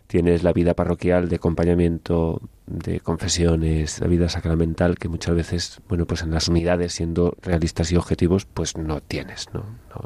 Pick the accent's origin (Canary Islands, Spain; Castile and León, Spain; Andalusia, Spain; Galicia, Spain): Galicia, Spain; Y entonces decía, yo como gallego, es que la morriña no podría